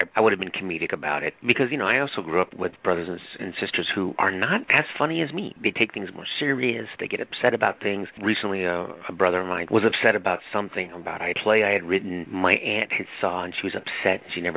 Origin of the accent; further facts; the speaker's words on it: San Diego, California, United States; I grew up in San Diego, and I'm Mexican-American.